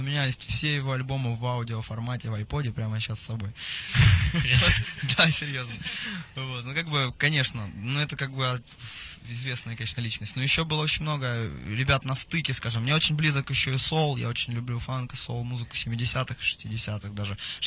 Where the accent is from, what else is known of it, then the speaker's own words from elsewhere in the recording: Kharkiv, Kharkiv Oblast, Ukraine; Я из Харькова, у нас никто по-украински не говорит, к сожалению.